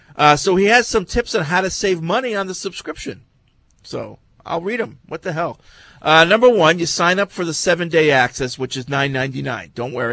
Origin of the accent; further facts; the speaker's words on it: Ireland; I'm from Ireland, and I saw both